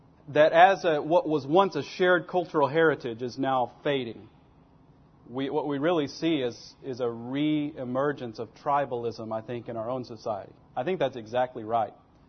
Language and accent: English; Texas, United States; I'm from Texas, so. Did you know Texas was a country one time?